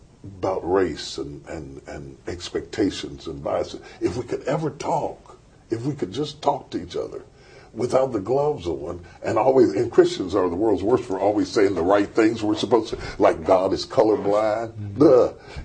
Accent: West Virginia, United States; I grew up in West Virginia where there's 5% black

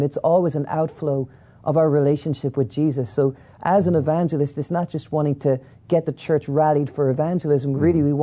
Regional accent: Ireland; I was raised in Ireland.

